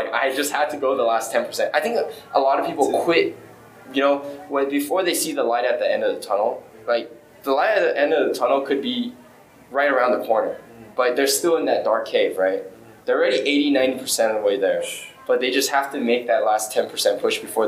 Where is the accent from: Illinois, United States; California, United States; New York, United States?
California, United States; West Covina; I grew up out in West Covina, in the San Diego Valley area. My parents are immigrants. They came here from Taiwan.